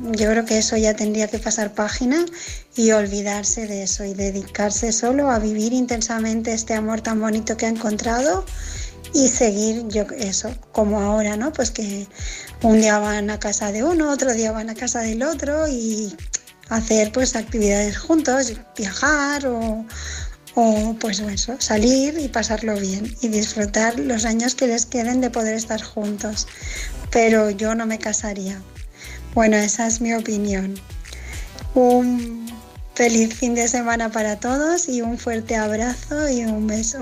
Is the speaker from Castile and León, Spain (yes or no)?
no; Barcelona, Catalonia, Spain; de Barcelona.